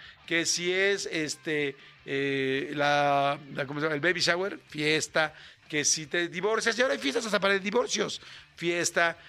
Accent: Mexico; O sea, así o más fiesta es somos los mexicanos.

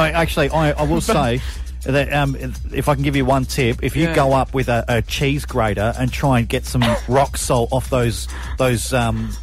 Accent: South Australia, Australia; I only knew the Thunderbirds because they're from my home state, and that's about it.

